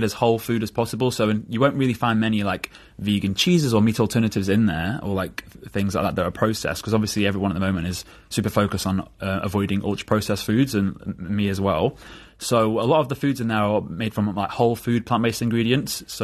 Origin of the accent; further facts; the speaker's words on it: England, United Kingdom; accent: northern; I have the northern accent, even though I've got an Italian name, so I was raised in the Midlands, but I definitely have a strong Italian identity.